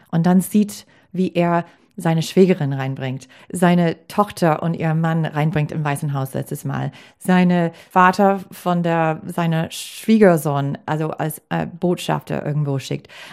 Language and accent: German; Green Bay, Wisconsin, United States; German is a second language; now in Germany; kommt aus Green Bay, mein Heimatstadt